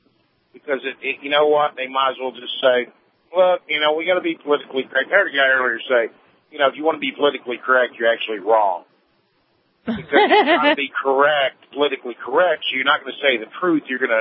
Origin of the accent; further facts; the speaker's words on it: United States; I'm never saying British American. I say I'm American.